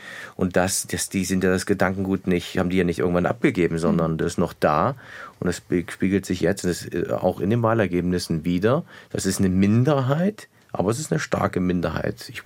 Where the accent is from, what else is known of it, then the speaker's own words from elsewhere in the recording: Erfurt, Thuringia, Germany; Ich habe in den 90er Jahren bin ich in Erfurt in einem Plattenbaugebiet aufgewachsen